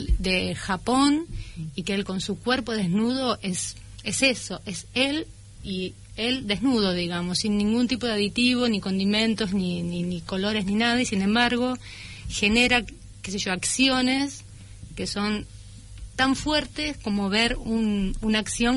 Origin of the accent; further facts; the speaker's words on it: Quilmes, Buenos Aires Province, Argentina; born there; Yo nací en Quilmes, tengo casi 50 años